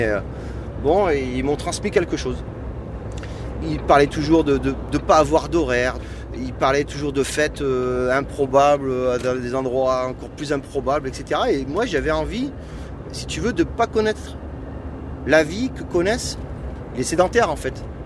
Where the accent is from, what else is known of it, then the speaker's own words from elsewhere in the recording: Auvergne-Rhône-Alpes, France; Je suis Ardéchois, moi.